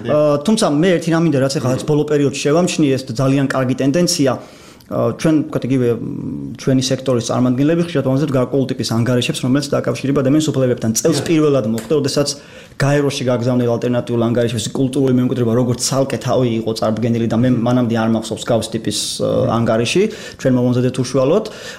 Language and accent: Georgian; Batumi, Adjara, Georgia; და რეალურად მე ბათუმში დავიბადე, გავიზარდე